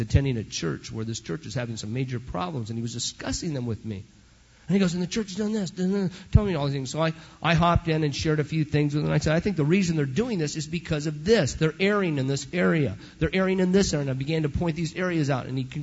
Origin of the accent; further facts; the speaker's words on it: Rialto, California, United States; and I grew up in Rialto.